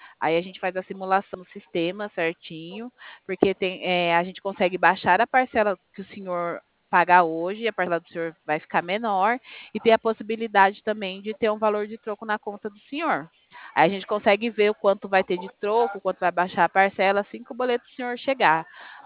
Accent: Limeira, São Paulo, Brazil; Eu sou aqui de Limeira, interior de São Paulo.

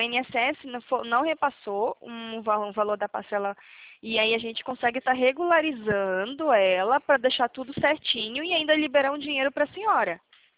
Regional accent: Santo André, São Paulo, Brazil; quem tá falando é … sou aqui de Santo André

